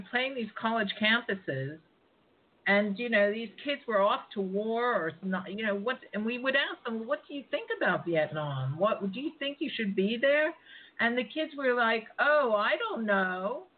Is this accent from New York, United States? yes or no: no; Pittsburgh, Pennsylvania, United States; And I was from Pittsburgh, not London, right?